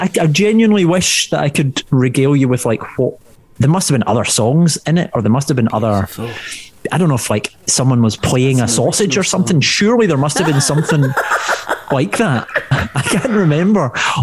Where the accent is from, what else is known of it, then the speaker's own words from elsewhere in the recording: Scotland, United Kingdom; accent: Scottish; It's not the strongest Scottish accent in the world, but I do have very much West of Scotland sensibilities when it comes to eating awful food.